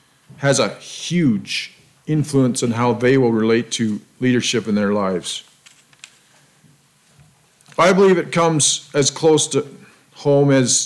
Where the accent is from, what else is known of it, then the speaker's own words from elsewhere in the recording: Brooks, Alberta, Canada; we're from Brooks, Alberta